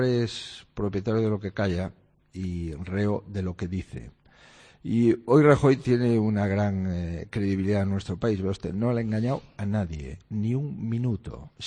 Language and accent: Spanish; Galicia, Spain; Yo soy gallego